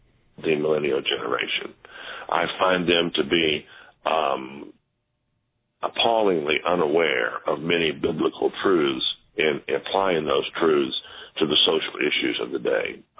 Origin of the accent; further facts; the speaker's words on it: Houston, Texas, United States; the church I grew up in Houston, Texas, we had one divorce lady in the church.